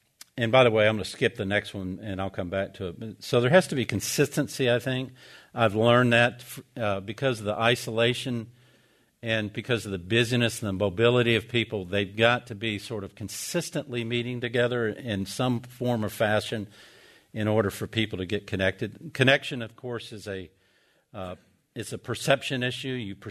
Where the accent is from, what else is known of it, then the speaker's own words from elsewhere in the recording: Atlanta, Georgia, United States; I grew up here in Atlanta, so I have people that I know that I grew up with.